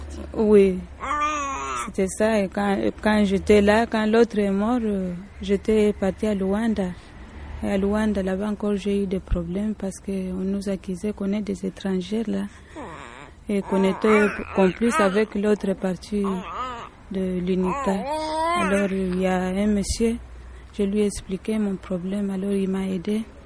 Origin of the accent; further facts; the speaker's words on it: DR Congo; now in France; Je viens du Congo, Zaïre.